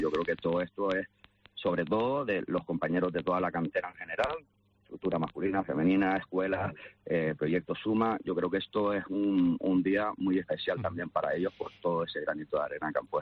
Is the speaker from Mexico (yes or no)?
no; Canary Islands, Spain; como gran canario y como jugador, exjugador del club